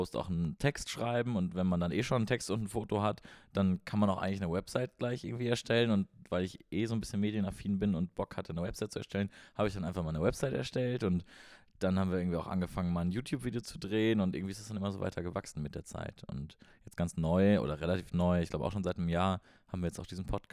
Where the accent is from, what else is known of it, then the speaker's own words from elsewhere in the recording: Münster, North Rhine-Westphalia, Germany; born there; moved away as an adult; now in Göttingen, Germany; Also ich komme gebürtig aus Münster in Westfalen